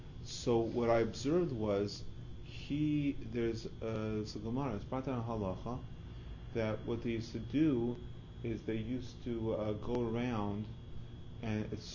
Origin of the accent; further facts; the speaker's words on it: Los Angeles, California, United States; I'm from Los Angeles, I'm going back.